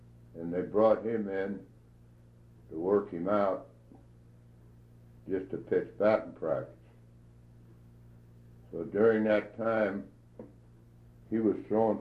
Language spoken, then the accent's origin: English; Kansas City, Missouri, United States; I was recalled by Cleveland, and Cleveland tried to they sold my contract, I think, to Kansas City, my hometown.